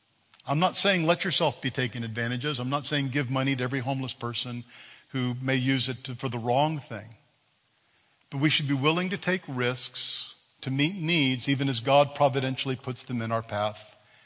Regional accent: Texas, United States; But I was raised in Texas as a young man in the 60s, 70s, and I saw a lot of racism.

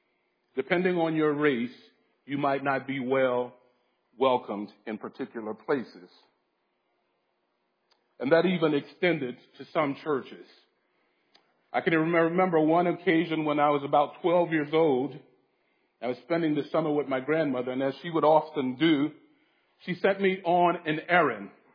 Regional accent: Lafayette, United States; most of you probably know that I grew up here in Lafayette, just a couple of miles from here.

